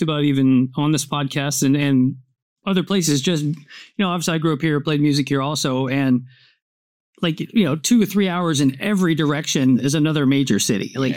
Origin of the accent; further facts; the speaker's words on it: Hendersonville, Tennessee, United States; growing up in the Hendersonville area, like everyone's dad plays in someone's band